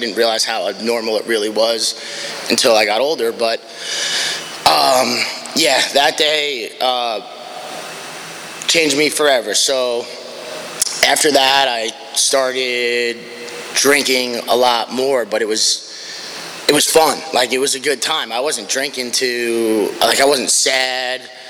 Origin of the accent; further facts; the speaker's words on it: New York, United States; So I grew up on Long Island, if you couldn't tell.